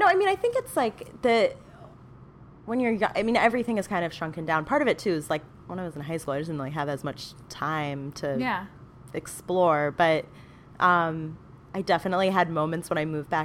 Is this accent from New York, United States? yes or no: yes; Manhattan, New York, United States; I grew up in Manhattan, yeah.